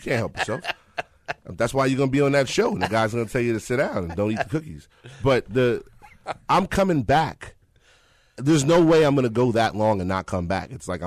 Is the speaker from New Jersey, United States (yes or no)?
no; New York, United States; Yeah, I grew up in New York, but I came here for the summers.